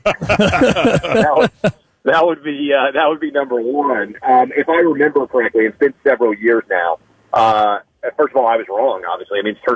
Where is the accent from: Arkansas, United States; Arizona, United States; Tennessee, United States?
Tennessee, United States; Nashville; I'll enjoy talking to people in Nashville again on the Zone, and obviously it's my hometown, so I'm excited.